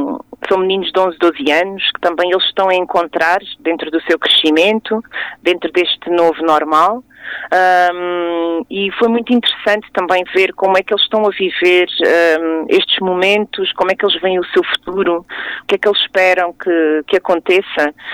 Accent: Algarve, Portugal; eu sou natural do Algarve

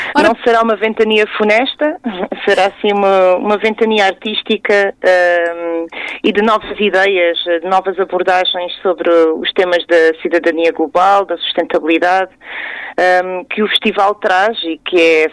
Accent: Algarve, Portugal; eu sou natural do Algarve

